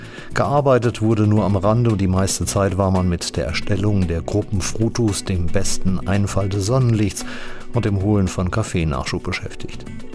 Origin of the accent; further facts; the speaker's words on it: Frankfurt, Hesse, Germany; Als gebürtiger Frankfurter kann ich Kindheitserinnerungen heranziehen.